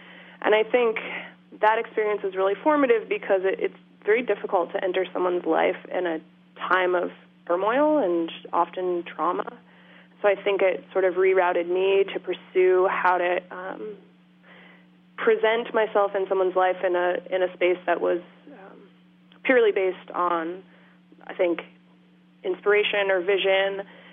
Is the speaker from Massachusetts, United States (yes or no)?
no; Maine, United States; I grew up in Maine, just outside of Portland, spent a lot of time flipping rocks over, looking for crabs.